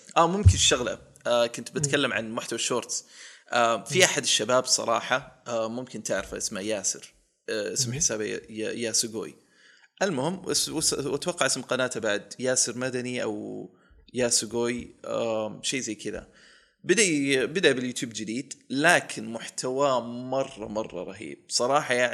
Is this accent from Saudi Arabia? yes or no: yes; Riyadh, Riyadh Province, Saudi Arabia; لا لا أنا من الرياض بس بيتي بعيد